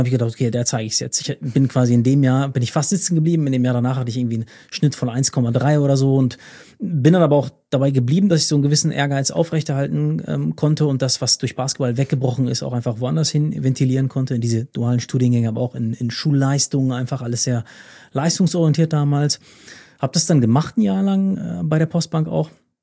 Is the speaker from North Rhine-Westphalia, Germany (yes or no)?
yes; Paderborn, North Rhine-Westphalia, Germany; hab einen Bachelor gemacht in Paderborn, in meiner Heimatstadt, bin quasi wieder zurück zu Mami